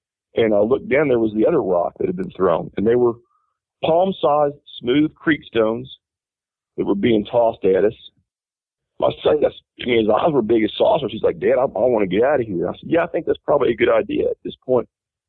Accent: Missouri, United States; I was raised in Missouri and spent most of my life there, went to college there, and we had a family farm back there and raised cattle and stuff.

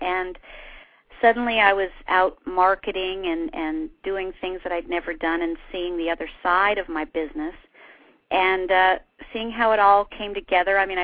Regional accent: South Carolina, United States; I went back home to my home state, which I have to clarify is South Carolina, by the way. I was officially born in North Carolina.

